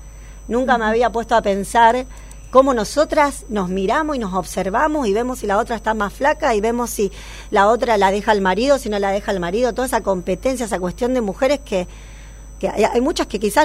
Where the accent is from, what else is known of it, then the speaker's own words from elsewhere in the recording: Cañada de Gómez, Santa Fe, Argentina; moved away; yo soy de Cañada de Gómez, en el 98 empecé a hacer talleres allá en Cañada de Gómez